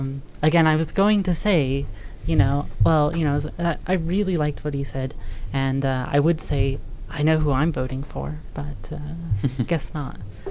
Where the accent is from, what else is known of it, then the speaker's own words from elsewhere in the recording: Canada; now in United States; I'm Canadian, and in Utah